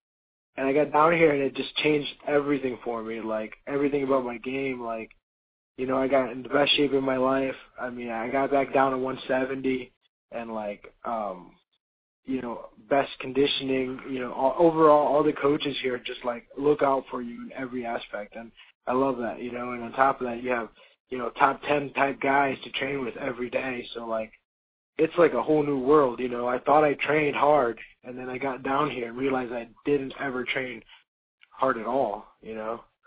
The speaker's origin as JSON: {"language": "English", "town": "Monterrey", "region": "Nuevo León", "country": "Mexico", "second_language": "English", "lives_now": "United States", "said": "I'm from Monterrey, Nuevo León. Right there, northern part of Mexico. All my family's down there."}